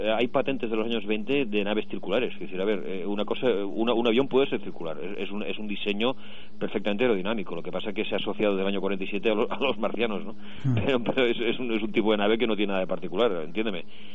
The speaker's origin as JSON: {"language": "Spanish", "region": "Catalonia", "country": "Spain", "tie": "born or raised there", "also_born_or_lived": "England / Iran", "said": "Sí, de hecho vivo en Cataluña de siempre, ¿no? Entonces también hablo catalán, evidentemente, y bueno, Cataluña es mi tierra junto con España, ¿no?"}